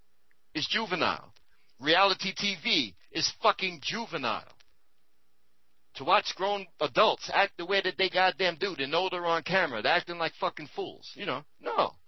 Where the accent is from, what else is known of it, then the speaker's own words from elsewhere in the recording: East Coast, United States; Now, remember, I'm from the East Coast, and I used to get some of the radio stations in New York when I lived in Newark.